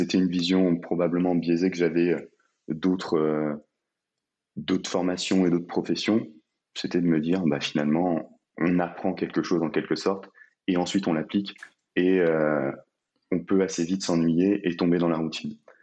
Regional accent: Corsica, France; D'où je viens? De Corse.

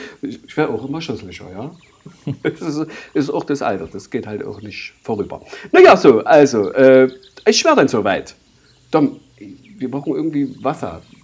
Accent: Leipzig, Saxony, Germany; komme ja nun ganz offensichtlich nicht von hier, das hört man ja wohl. Ne? Ich krieg den Dialekt, den krieg ich auch irgendwie, krieg ich den nicht weg. Ich bin eigentlich in Leipzig groß geworden.

